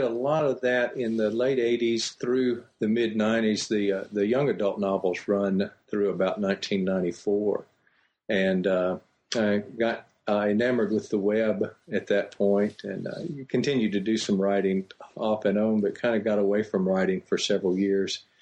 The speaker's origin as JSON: {"language": "English", "region": "Louisiana", "country": "United States", "said": "I'm from Louisiana, if you can't tell, anybody listening."}